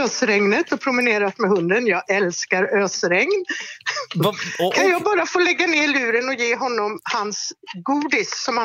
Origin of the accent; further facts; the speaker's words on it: Tidaholm, Västra Götaland County, Sweden; Jag kommer ifrån Tidaholm och när jag var i 12-årsåldern så kom tjejfotbollen till Sverige.